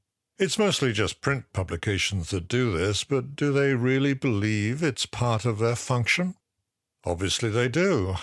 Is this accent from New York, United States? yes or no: yes; New York City, New York, United States; I've seen the endorsement from my hometown's serious newspaper, the New York Times.